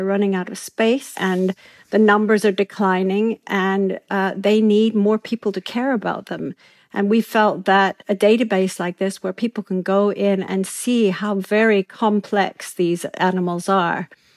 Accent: Kenya; We grew up in Kenya, and Amboseli was one of the places we used to go on safari on school holidays.

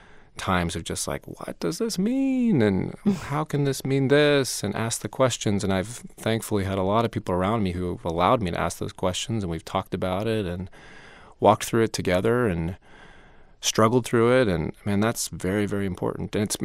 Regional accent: the South, United States; Because I was raised in the South, and I was raised in the Baptist Church.

